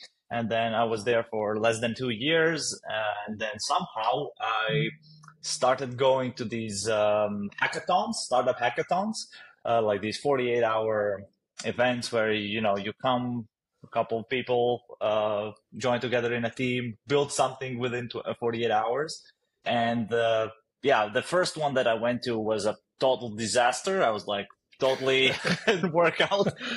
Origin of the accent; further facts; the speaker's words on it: Riga, Latvia; also born or lived in Germany; So I'm originally from Riga, Latvia. It's a small country in Northeast Europe. I grew up here and I studied both here and then in Germany for a while.